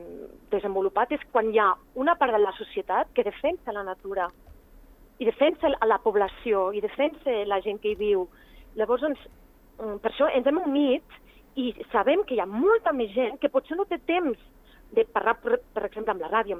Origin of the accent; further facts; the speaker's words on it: La Massana, Andorra; jo de petita vaig néixer a la Massana, davant del Prat del Colat, i el meu pati era el riu.